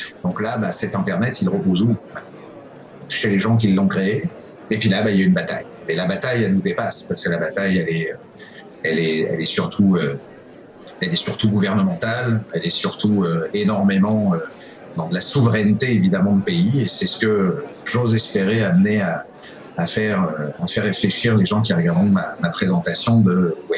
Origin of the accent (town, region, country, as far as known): France; now in Quebec City, Canada